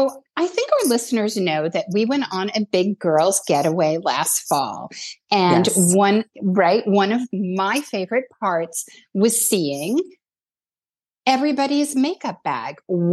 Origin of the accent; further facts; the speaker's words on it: New Jersey, United States; You know, where I grew up in New Jersey, Tish, it was L'Oreal and Lancome had a very big production plant there.